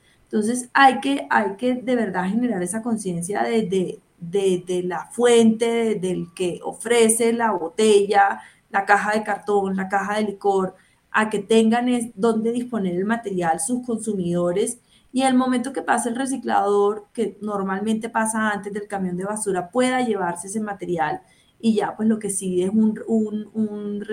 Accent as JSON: {"language": "Spanish", "country": "Colombia", "said": "Como colombiano, yo soy el primer actor, como consumidor, el primer actor en la cadena que tengo que separar el material"}